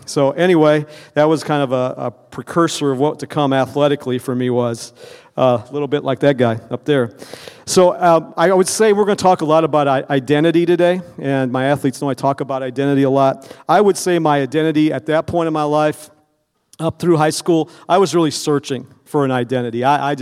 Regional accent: Mishawaka, Indiana, United States; So I grew up here in Mishawaka and went to Mishawaka High School.

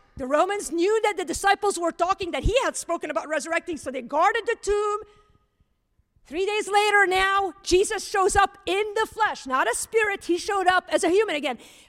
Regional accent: Lebanon; I grew up in Lebanon where you had like 3 choices if you were educated.

